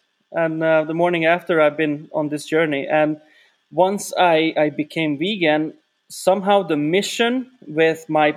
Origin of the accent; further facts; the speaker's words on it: Hungary; So I'm from Hungary, and Hungary is not very known nowadays in the food industry